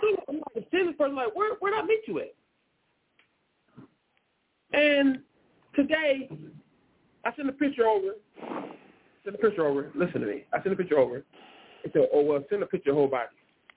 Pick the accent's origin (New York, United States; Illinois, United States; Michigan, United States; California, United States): California, United States; Richmond; I'm in California. What city? I'm from Richmond, California.